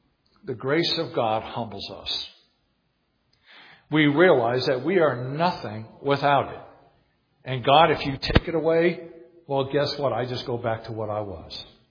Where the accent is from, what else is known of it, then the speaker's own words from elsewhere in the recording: New Jersey, United States; born there; I mean, I tell people, I joke about it a lot, and I was born in New Jersey.